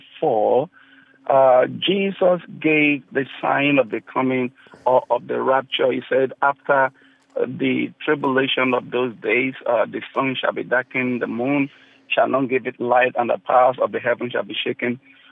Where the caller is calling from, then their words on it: Vancouver, British Columbia, Canada; I'm calling from Vancouver